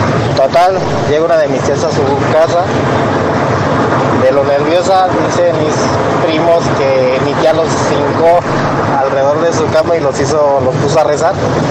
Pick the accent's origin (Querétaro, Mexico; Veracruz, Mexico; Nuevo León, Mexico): Querétaro, Mexico; de Querétaro